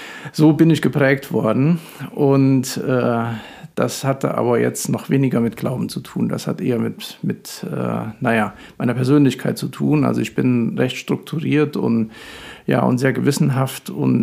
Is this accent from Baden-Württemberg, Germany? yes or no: no; Eiserfeld, North Rhine-Westphalia, Germany; ich komme aus Eiserfeld und ja, da bin ich musikalisch halt schon groß geworden.